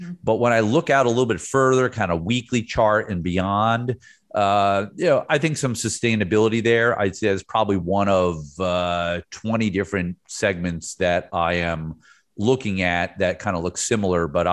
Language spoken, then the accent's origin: English; New Jersey, United States; now in Florida, United States; because I live in the Sunshine State of Florida and I grew up in the Garden State of New Jersey.